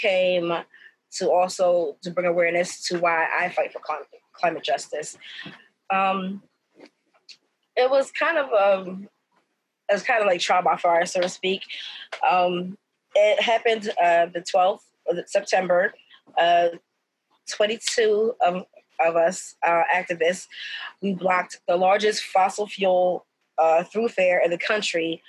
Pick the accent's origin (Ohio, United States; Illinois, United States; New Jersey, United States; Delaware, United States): New Jersey, United States; Pemberton; now in Pennsauken, United States; Actually, I'm from Pemberton. I live, I'm now living in Pennsauken.